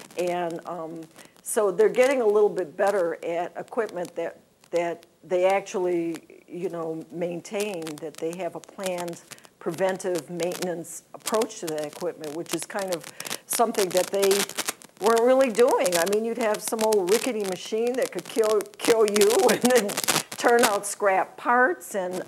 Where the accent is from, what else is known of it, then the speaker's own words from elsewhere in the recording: United States; No. We're American workers.